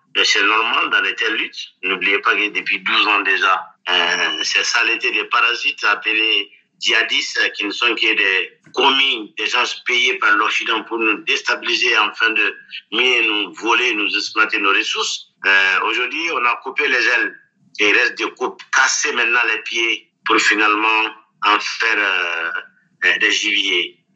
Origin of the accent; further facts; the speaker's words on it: Mali; Son état-major devait être à Thessalie, chez nous au Mali, ici.